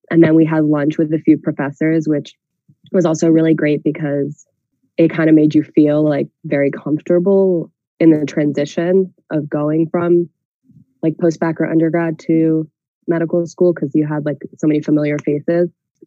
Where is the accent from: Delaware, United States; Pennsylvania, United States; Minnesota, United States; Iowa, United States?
Delaware, United States; I'm from Delaware, and I attended University of Delaware for my undergrad and then University of Delaware for my post-bac. So this was my first time leaving Delaware.